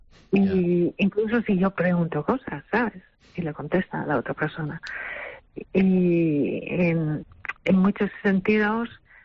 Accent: Community of Madrid, Spain; now in Tenerife, Spain; Y nada, que entonces ya soy canaria un poco también. Canaria madrileña.

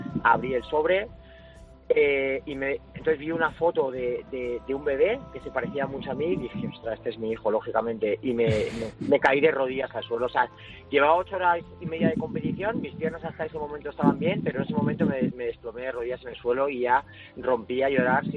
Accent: Madrid, Community of Madrid, Spain; somos de Madrid

